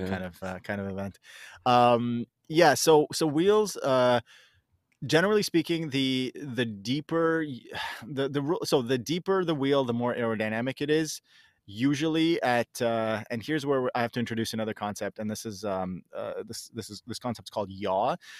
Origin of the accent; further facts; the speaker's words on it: Canada; I'm talking Canadian dollars, New Zealand. I mean, you guys maybe a little bit more on your side, but our dollar isn't super strong either right now.